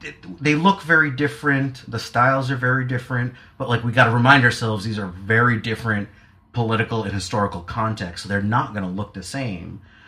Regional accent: United States; born there; I was born here. I was born in the United States. I was conceived in Guatemala. I got lucky and I was born here.

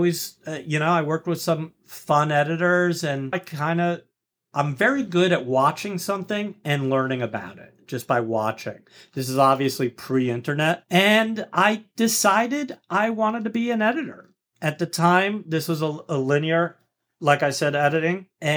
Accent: New York City, New York, United States; I'm born and raised in New York City, so everything I'm about to say happened in New York.

